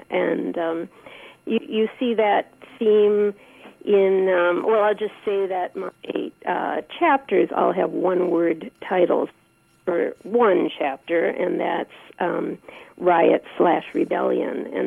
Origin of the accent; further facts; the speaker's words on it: Detroit, Michigan, United States; I grew up in Detroit, and I'm Jewish, and my father did own a business near Grand River and Joy during that era.